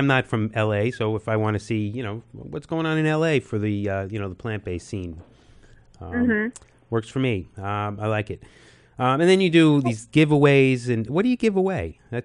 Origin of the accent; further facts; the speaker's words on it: New York City, New York, United States; I mean, I grew up in New York City.